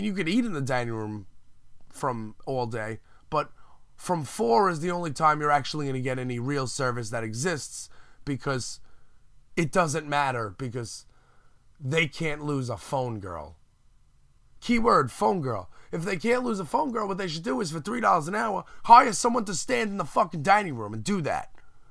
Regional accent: Brooklyn, New York, United States; I'm not from there. That's not where I'm from. I'm from Brooklyn.

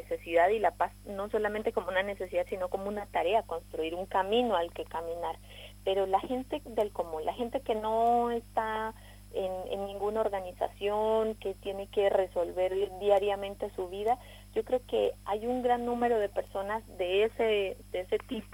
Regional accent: Colombia; el reto al que nos enfrentamos como colombianos y colombianas no es pequeño

